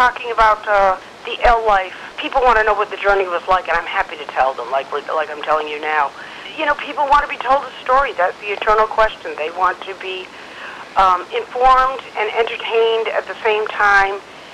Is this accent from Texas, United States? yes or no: no; Massachusetts, United States; I'm from Massachusetts myself, so that seems like, you know, I don't know why we can't catch up with my home state.